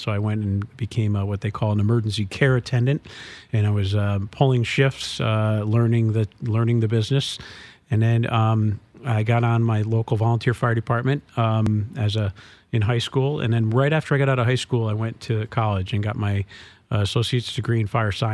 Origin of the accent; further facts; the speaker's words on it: Vermont, United States; also born or lived in Boston; I grew up in southern Vermont. I was born in Boston, and my mom moved to the southern part of the state.